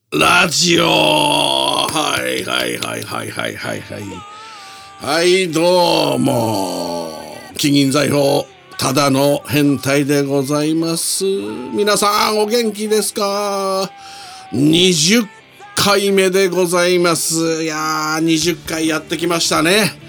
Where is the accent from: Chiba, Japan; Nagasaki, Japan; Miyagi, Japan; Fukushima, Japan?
Fukushima, Japan; 私の田舎の福島の方にね帰りました。